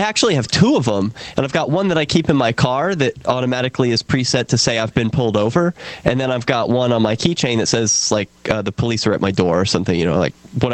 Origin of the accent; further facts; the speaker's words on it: Philadelphia, Pennsylvania, United States; So what my dad always taught me growing up in Philly is like, someone robs you, you just give me your wallet.